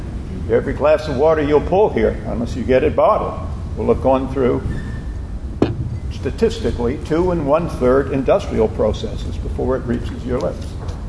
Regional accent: New Jersey, United States; I come from New Jersey. New Jersey.

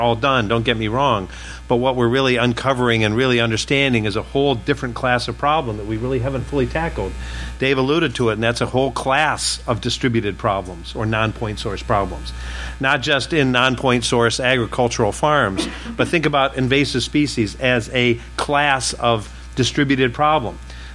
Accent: Elyria, Ohio, United States; when I grew up in Elyria, Ohio, on the Black River.

